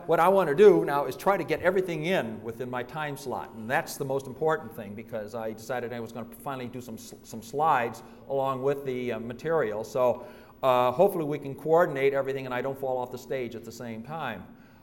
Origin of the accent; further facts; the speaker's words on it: Cleveland, Ohio, United States; My early days growing up in Cleveland, going to that edifice that you see on the cover of my handout, which is the Roxy Theater.